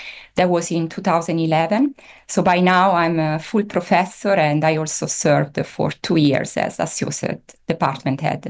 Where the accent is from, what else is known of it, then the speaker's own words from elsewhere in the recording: Italy; So as you said, I'm Italian, so I was born and raised in Italy.